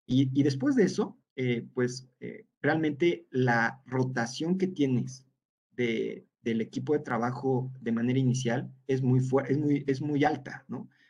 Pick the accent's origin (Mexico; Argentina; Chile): Mexico; Pues siendo el primer mexicano, la segunda persona más joven, pues se supone que el especialista soy yo, ¿no?